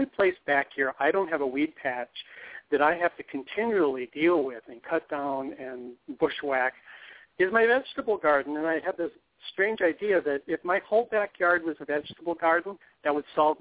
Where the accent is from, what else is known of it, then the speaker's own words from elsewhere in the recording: Iowa, United States; I'm from Iowa, and I was born and raised with vegetable gardens, and my family was completely food self-sufficient.